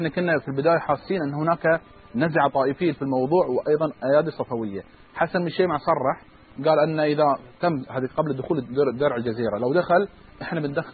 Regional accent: Bahrain; احنا كبحرينيين أخاطب من القناة جلالة الملك

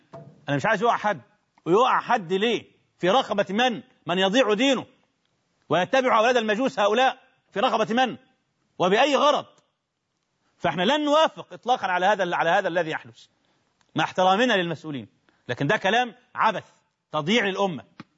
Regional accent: Egypt; ولا عايزين مش طمعين في كاسين خمر عندنا في مصر

